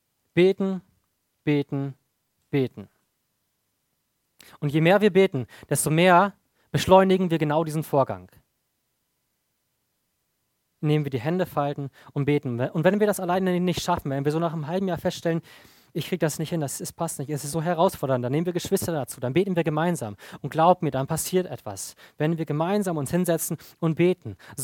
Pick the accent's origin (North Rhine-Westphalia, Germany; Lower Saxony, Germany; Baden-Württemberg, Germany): Lower Saxony, Germany; Ich komme ursprünglich aus Ostfriesland